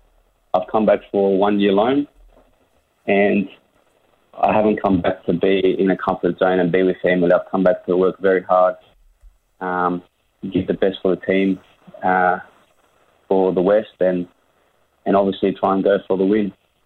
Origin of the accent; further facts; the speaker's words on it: Blacktown, New South Wales, Australia; I grew up in Blacktown.